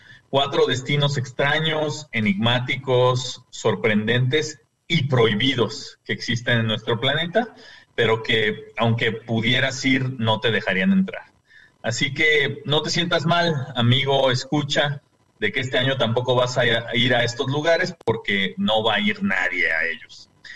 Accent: Brazil; yo soy biólogo y soy investigador y también soy brasileño

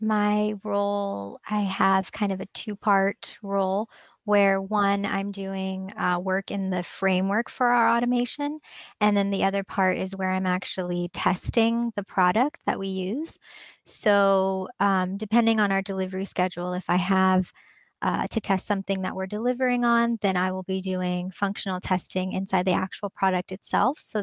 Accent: California, United States; and I'm from Silicon Valley, so I've been like coding since I was in fifth grade, you know.

